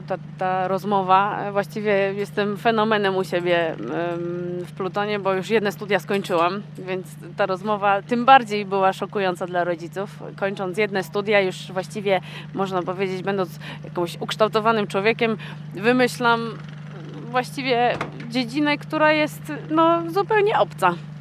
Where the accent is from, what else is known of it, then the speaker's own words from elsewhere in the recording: Wadowice, Lesser Poland, Poland; Jestem z Wadowic.